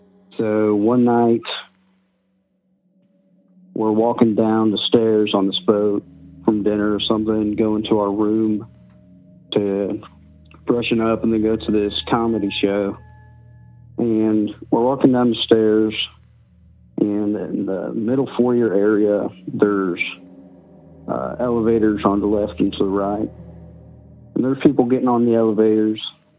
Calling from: Cincinnati, Ohio, United States; I'm calling from Cincinnati, Ohio, and I have a little ghost story to tell you.

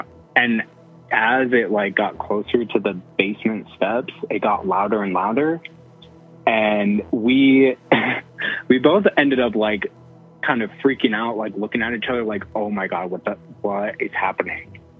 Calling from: Wyoming, United States; from Wyoming.

